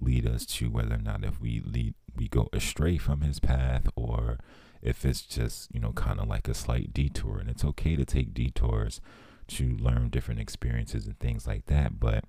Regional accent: Northeast, United States; And, you know, I grew up in the Northeast. So it was, you know, winter times were just something that I just did not like.

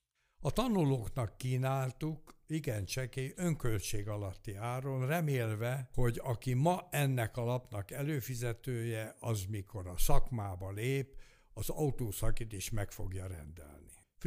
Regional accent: Hungary; Mi magyarok vagyunk, ezt nagyon jól tudjuk

